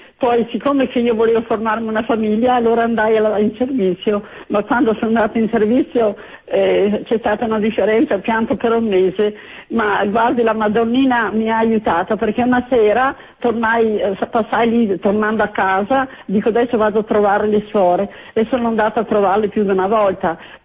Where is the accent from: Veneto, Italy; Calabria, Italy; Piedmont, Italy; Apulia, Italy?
Veneto, Italy; born there; sono nata in provincia di Verona.